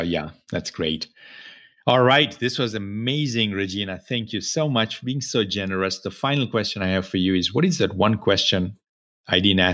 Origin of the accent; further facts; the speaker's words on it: Kenya; moved away as an adult; now in United States; been in business for 25 years myself in the US, you know, born and raised in Kenya, you know, came here with, you know, for a college education